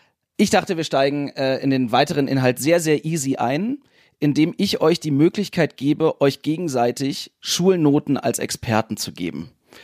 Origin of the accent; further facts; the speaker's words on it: Berlin, Germany; ich komme aus Berlin, da sagt man Sonnabend.